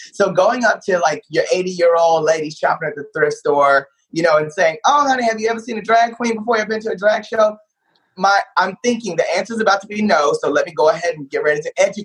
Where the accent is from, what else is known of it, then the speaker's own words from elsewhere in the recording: Paris, Texas, United States; You know, I grew up in Paris, Texas, about 2 hours north of Dallas. My graduating class was like a little over 100, right?